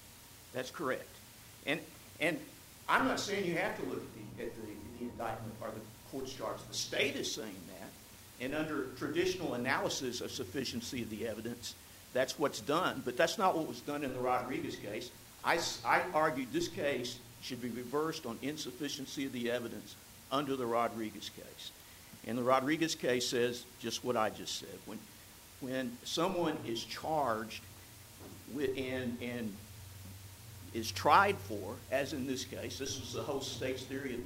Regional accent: Fort Worth, Texas, United States; I'm from Fort Worth, Texas.

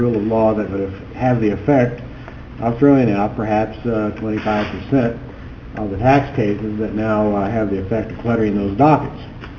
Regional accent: San Antonio, Texas, United States; from San Antonio representing the taxpayer in this case.

